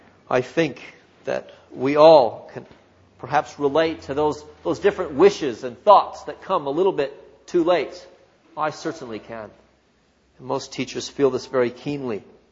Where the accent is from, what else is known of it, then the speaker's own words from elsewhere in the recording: Canada; Growing up in Canada, my family traveled mostly every summer to a vast, wild space in the north, a provincial park